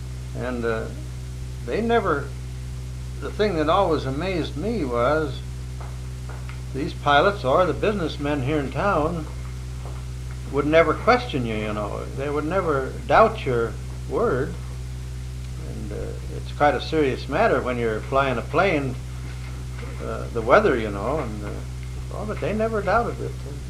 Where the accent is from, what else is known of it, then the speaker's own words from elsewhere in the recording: Alaska, United States; when he found out that I was from Alaska